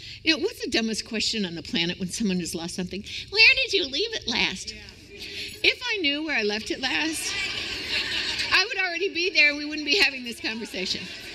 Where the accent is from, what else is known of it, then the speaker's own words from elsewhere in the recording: Florida, United States; I grew up in Florida. I wouldn't put a toe in the water for all the tea in China.